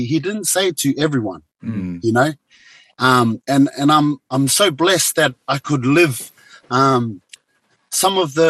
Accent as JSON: {"language": "English", "town": "Porirua", "region": "Wellington", "country": "New Zealand", "tie": "born there", "said": "And my heritage is Samoa, but I'm born in New Zealand, from Porirua."}